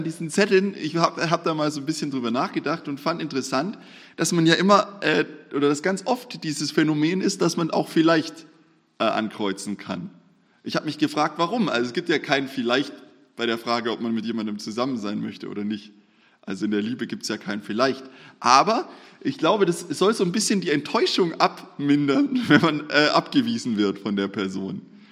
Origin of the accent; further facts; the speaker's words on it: Bavaria, Germany; da wo ich aufgewachsen bin in Bayern